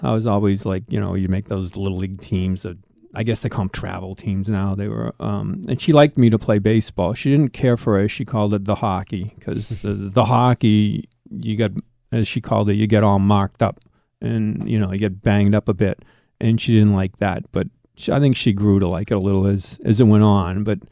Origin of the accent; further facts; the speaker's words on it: Boston, Massachusetts, United States; I was born in Boston, yes. Boston, Massachusetts. It's a city on the East Coast.